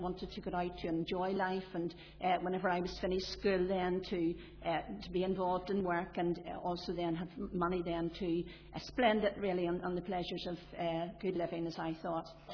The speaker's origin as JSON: {"language": "English", "town": "Belfast", "region": "Northern Ireland", "country": "United Kingdom", "tie": "born or raised there", "said": "I'm sure as you know by my accent, you'll realise that I'm a city girl, born and bred in Belfast, over in the north of the city, and I come from a family of eight, five girls and three boys."}